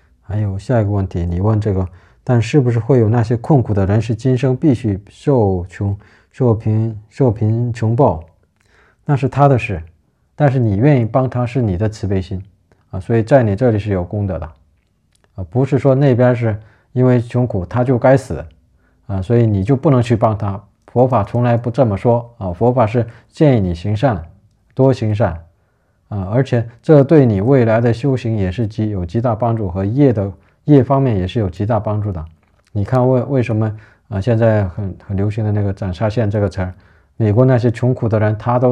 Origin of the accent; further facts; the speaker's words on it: China; 因为在我们中国人，至少他还有基本的福报